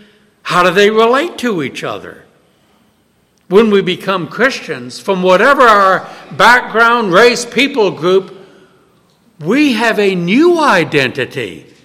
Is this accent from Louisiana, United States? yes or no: yes; New Orleans, Louisiana, United States; I grew up in New Orleans, where every church in the Old South was racially segregated.